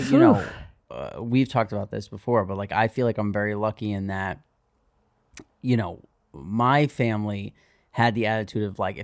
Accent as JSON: {"language": "English", "town": "New York City", "region": "New York", "country": "United States", "tie": "born or raised there", "said": "It's another thing about growing up in New York City."}